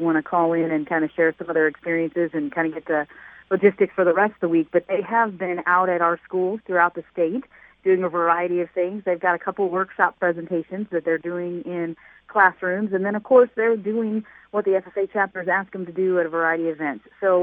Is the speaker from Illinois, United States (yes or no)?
yes; Farmersville, Illinois, United States; I grew up just outside of Farmersville on a small farm there with my family and went to Lincolnwood High School. So I'm a graduate of Lincolnwood High School, and most of my family is still there.